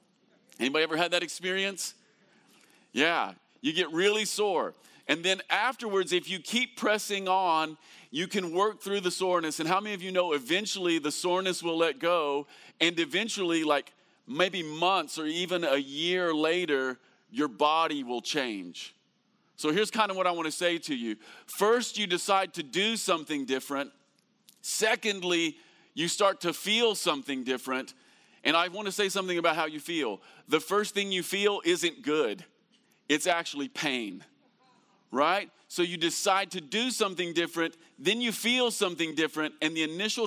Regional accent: Campbellsville, Kentucky, United States; again, I am from Campbellsville, Kentucky, and I just want to say it feels really good to be with you this morning.

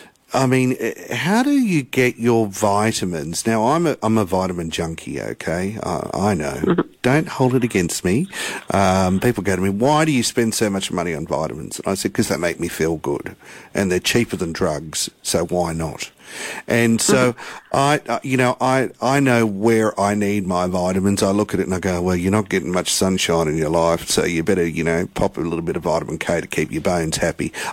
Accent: Tasmania, Australia; because I grew up in Tassie. It's so goddamn cold.

